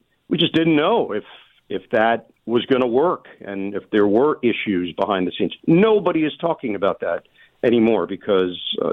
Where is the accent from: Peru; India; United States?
United States; New York; I've obviously been to Madison Square Garden many, many times in my life growing up in New York.